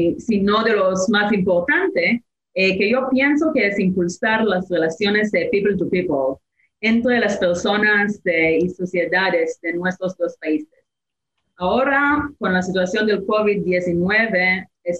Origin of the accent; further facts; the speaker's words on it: Northern District, Israel; Yo nací y crecí en un kibbutz pequeño en el norte de Israel.